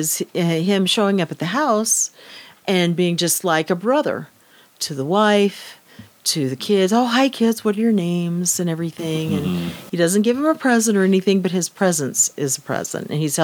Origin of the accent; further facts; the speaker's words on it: Dallas, Texas, United States; I'm from the big city. I'm from Dallas and you're from Logan.